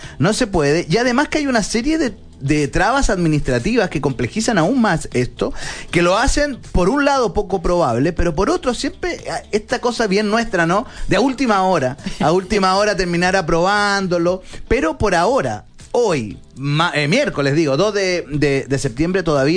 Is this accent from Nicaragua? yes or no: no; Chile; Creo que si nosotros como chilenos fuésemos personas productivas reales